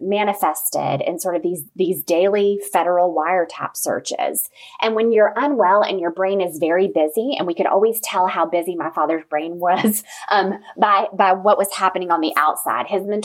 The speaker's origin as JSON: {"language": "English", "region": "Indiana", "country": "United States", "tie": "born or raised there", "said": "But when I was born and raised in Indiana, they were not working."}